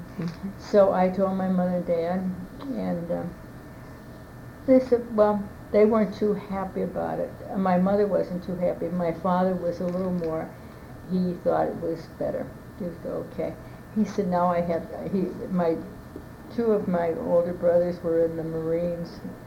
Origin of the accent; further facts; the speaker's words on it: Avoca, Pennsylvania, United States; also born or lived in Wilkes-Barre; I was born in Wilkes-Barre, Pennsylvania. I was the youngest, the last child, that was born. My family moved to a little town called Avoca, Pennsylvania.